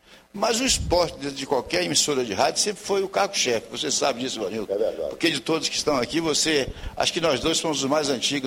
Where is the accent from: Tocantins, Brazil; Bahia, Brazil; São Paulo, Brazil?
Bahia, Brazil; Vitória da Conquista; Porque eu sou de Vitória da Conquista